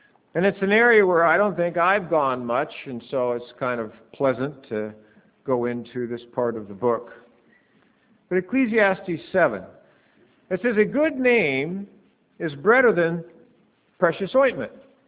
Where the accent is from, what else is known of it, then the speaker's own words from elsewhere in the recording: Medford, Oregon, United States; Oregon is near where I grew up in Medford, or at least for a number of years in my life.